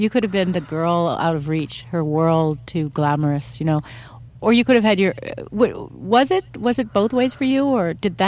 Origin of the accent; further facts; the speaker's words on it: California, United States; Yeah, although I'm from Northern California.